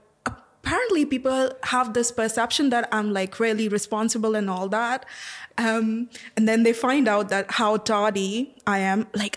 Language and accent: English; India; now in Vienna, Austria; I come from India, but I've been in Vienna for about 1.5 years.